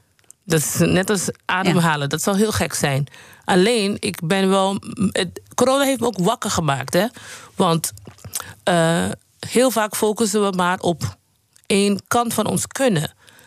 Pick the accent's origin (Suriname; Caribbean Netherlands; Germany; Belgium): Caribbean Netherlands; Sint Eustatius; also born or lived in Curaçao; Ik ben op Curaçao geboren. Maar op Sint-Eustatius opgegroeid. En Sint-Eustatius is heel klein. wonen maar 4000 man, dus 21 vierkante kilometer, echt klein.